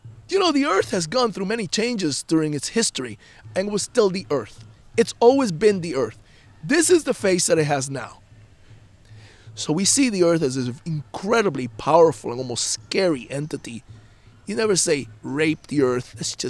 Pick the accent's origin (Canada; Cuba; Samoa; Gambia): Cuba; now in United States; I came to this country from Cuba in 1961.